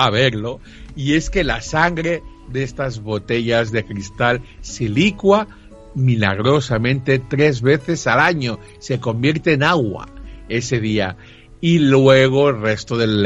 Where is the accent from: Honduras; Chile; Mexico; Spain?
Spain; Y ya que somos españoles y nos vamos a Nápoles